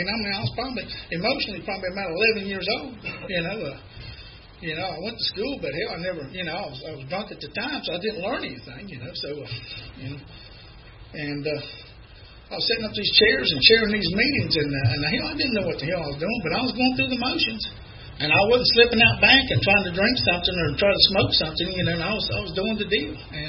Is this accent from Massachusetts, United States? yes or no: no; Ohio, United States; You know, I'm from Ohio, and you know, they got them little rows and pull up in.